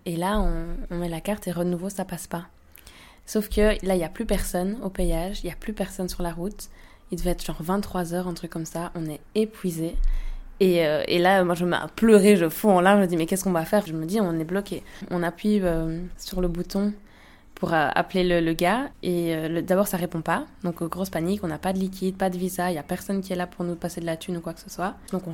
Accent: Belgium; On lui dit, mais mec, on vient de Belgique, on va pas faire demi-tour.

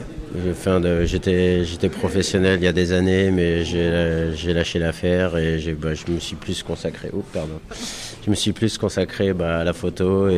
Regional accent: France; now in Barcelona, Spain; je viens de France, mais j'habite à Barcelone depuis quelques années.

